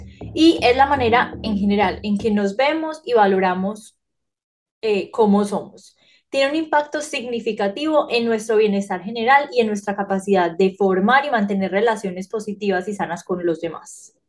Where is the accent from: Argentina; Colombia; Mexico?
Colombia; de Colombia, soy psicóloga